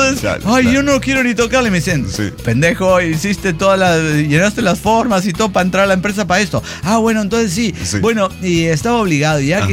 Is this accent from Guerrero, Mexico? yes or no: no; Mexico City, Mexico; No, todos somos chilangos acá, güey.